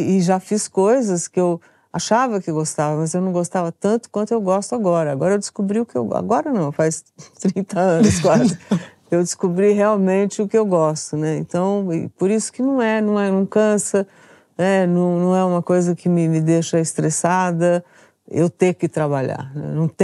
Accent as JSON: {"language": "Portuguese", "town": "São Joaquim da Barra", "region": "São Paulo", "country": "Brazil", "tie": "born or raised there", "said": "Era um time, assim, que eu via lá da minha cidade, São Joaquim da Barra, do interior"}